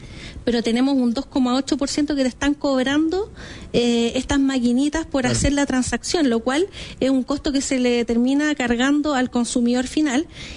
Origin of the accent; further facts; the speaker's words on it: Chile; duele como chileno, duele como mamá, como esposa, también como emprendedora